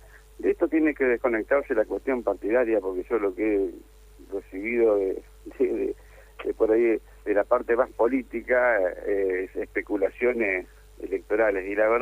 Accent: Concordia, Entre Ríos, Argentina; Yo soy de Concordia, Entre Ríos, y tengo mucha historia en esto

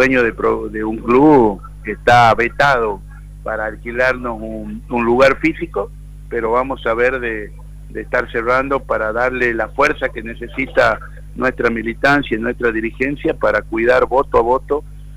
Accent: Tucumán, Argentina; Yo soy un convencido, como muchos tucumanos y tucumanas, que la democracia tiene grandes deudas con la sociedad tucumana

